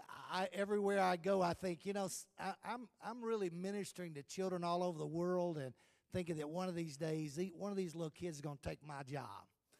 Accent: the South, United States; I know you're hearing my voice saying, that guy's from the South. I know he is, and I am from the South.

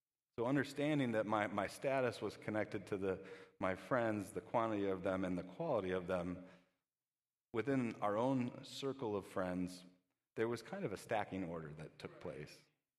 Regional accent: Kenosha, Wisconsin, United States; now in Racine, United States; Now, today I live in Racine. In fact, I live not too far away here from church, but I grew up in Kenosha.

